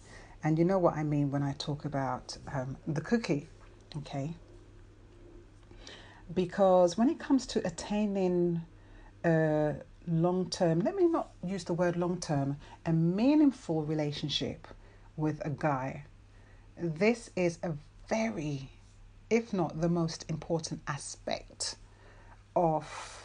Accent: London, United Kingdom; As you can probably hear, I'm from London. I'm in England.

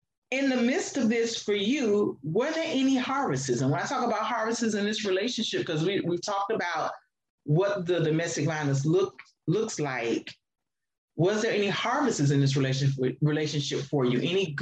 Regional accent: the South, United States; growing up in the South and hearing this constantly

